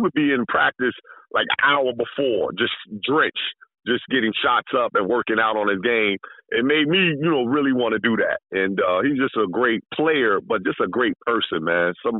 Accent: New York, United States; for the New Jersey Nets, my home team, even though I'm from New York.

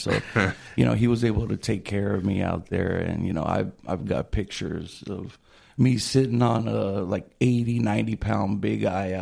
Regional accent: Honolulu, Hawaii, United States; So I was born in Kaiser Permanente, Honolulu, and Oahu is where we called home when we were there.

